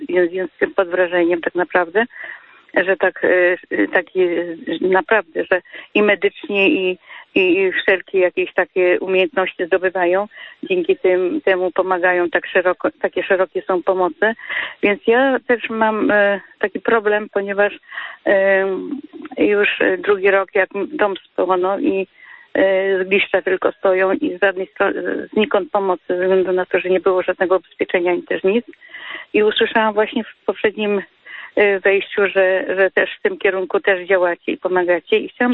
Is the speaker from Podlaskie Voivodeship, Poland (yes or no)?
no; Lower Silesian Voivodeship, Poland; Ja jestem z Dolnego Śląska.